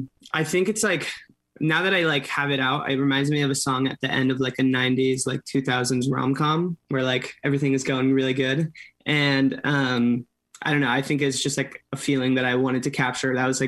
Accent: California, United States; I'm from Orange County, so like an hour south of LA.

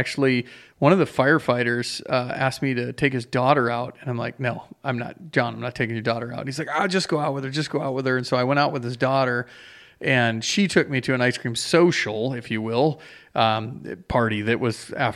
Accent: Montana, United States; also born or lived in North Dakota; Since I was from Montana, I like to hunt

